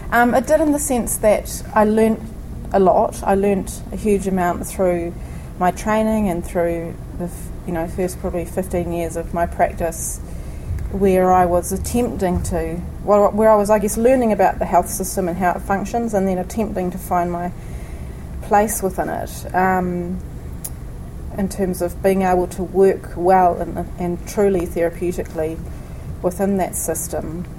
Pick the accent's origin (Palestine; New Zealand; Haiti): New Zealand; Canvastown, Marlborough; I grew up in a little place called Canvastown in Marlborough, so it's in between Nelson and Blenheim near Havelock, and we were farming and pretty self-sufficient really back then in the 70s.